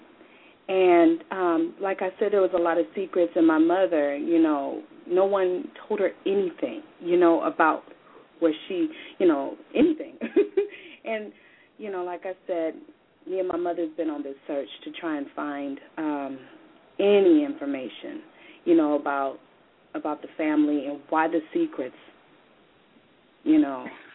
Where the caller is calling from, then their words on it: Sacramento, California, United States; I'm calling out of Sacramento, California.